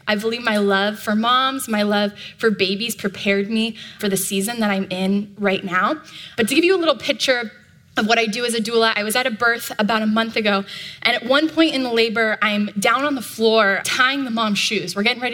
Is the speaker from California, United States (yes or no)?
yes; Los Angeles, California, United States; And I grew up here in Los Angeles. I was the youngest of four children.